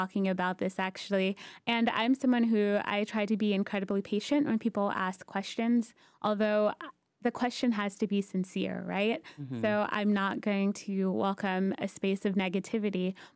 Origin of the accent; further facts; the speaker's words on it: Atlanta, Georgia, United States; So in Atlanta, I grew up in East Atlanta, and I went to an Islamic school K through 12.